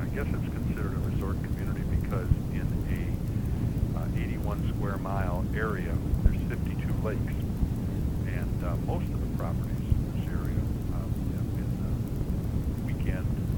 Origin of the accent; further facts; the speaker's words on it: Detroit, Michigan, United States; I was born in the Detroit area and lived in Detroit and near-in suburbs for virtually all of my life.